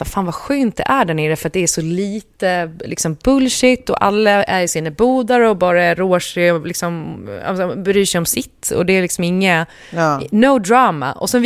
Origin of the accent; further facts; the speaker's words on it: Gotland, Sweden; om jag som gotlänning